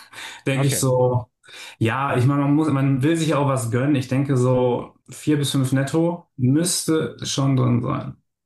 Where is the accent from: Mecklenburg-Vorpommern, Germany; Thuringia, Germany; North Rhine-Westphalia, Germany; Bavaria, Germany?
North Rhine-Westphalia, Germany; Bielefeld; born there; now in Porta Westfalica, Germany; Geboren in Bielefeld, ich wohne momentan in Porta Westfalica